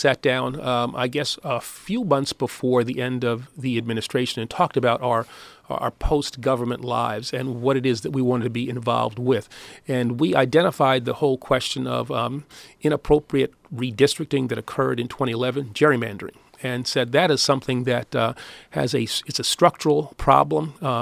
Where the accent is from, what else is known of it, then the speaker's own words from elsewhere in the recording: New York, United States; I'm from New York, and so I have Caribbean blood.